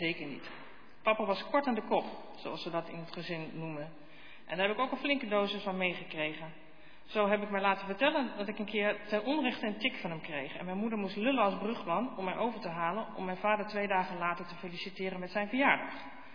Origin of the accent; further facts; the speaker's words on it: Heerde, Gelderland, Netherlands; Ik groeide op in Heerde, waar iedereen elkaar kende en vriendinnetjes altijd welkom waren bij ons thuis.